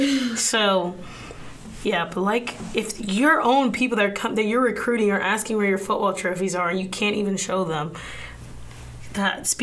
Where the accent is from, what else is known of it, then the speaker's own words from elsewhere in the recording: Texas, United States; yes, I've grown up there. Let's not forget I'm from Texas. I only live an hour away from the campus.